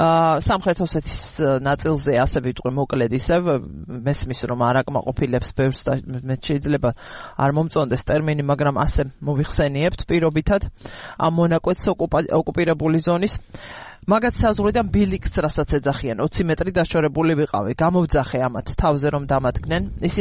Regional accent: Abkhazia, Georgia; მე აფხაზეთიდან ვარ და დავურეკე ჩემს დას.

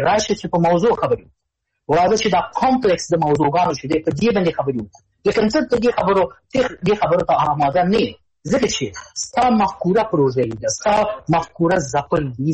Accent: Afghanistan; زه د افغانستان د یو عسکر په حیث غږېږم

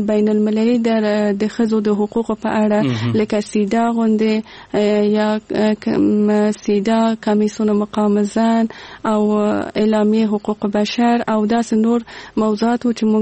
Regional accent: Kabul, Afghanistan; born there; زه په کابل کې زیږیدلې یم او دلته مې ژوند کړی.

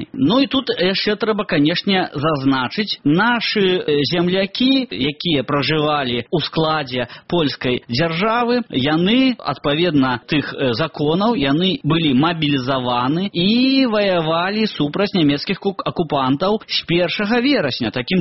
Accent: Vialikija Krupy, Brest Region, Belarus; з маёй роднай вёскі Вялікія Крупы.

